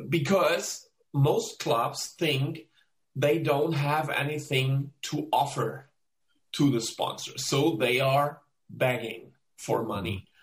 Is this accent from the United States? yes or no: no; Germany; now in Switzerland; from Germany, like Daniel, but now living and working in Switzerland.